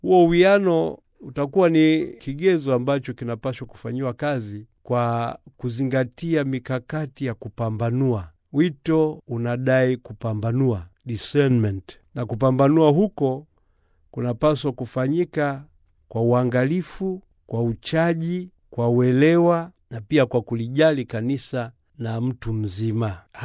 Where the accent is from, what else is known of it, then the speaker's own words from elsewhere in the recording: Tanzania; Kule kwetu Tanzania sasa hivi juhudi ziko mbioni